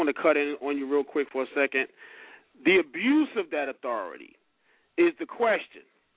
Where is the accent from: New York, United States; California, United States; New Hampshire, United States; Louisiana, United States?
New York, United States; Brooklyn; And I grew up in Brooklyn, New York, concrete jungle.